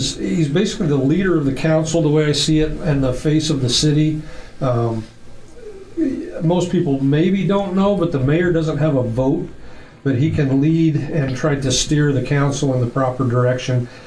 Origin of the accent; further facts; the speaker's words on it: Boone, United States; I was born and raised in Boone, lived here all my life, other than 1 year stint when I got transferred due to work.